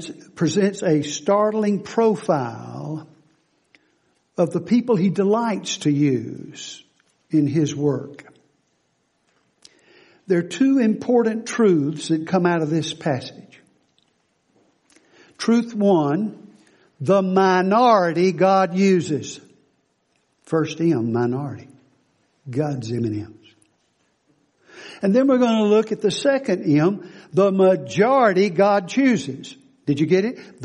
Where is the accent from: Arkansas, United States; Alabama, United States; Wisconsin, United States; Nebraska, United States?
Alabama, United States; He lived in Huntsville, Alabama, my home state, Alabama.